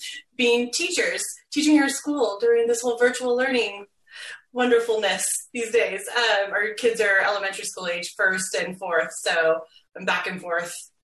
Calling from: San Luis Obispo, California, United States; Well, we're zooming in from our house in San Luis Obispo.

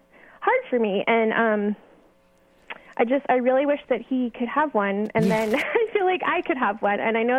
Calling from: El Cerrito, California, United States; I'm calling from El Cerrito here.

